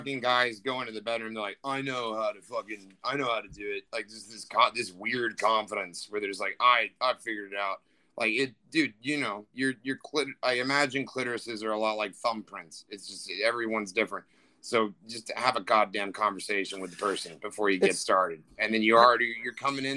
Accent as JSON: {"language": "English", "region": "the South", "country": "United States", "accent": "Southern", "said": "Yeah, I had my southern accent beat out of me."}